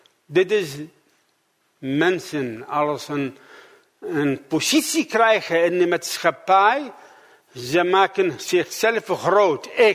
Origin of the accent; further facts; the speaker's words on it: Iraq; now in Netherlands; En later we zijn naar Irak gegaan en ben ik opgegroeid in Irak en ik ken de taal.